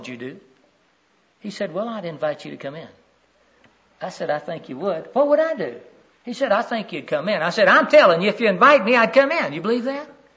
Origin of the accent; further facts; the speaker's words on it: Florida, United States; You see, I grew up in Central Florida on the banks of the river